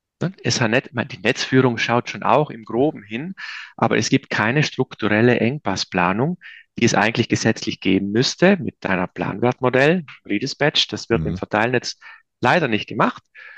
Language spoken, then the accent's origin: German; Trentino-Alto Adige, Italy; now in Munich, Germany; ich bin ja aus Südtirol, also einem Bergbauerndorf.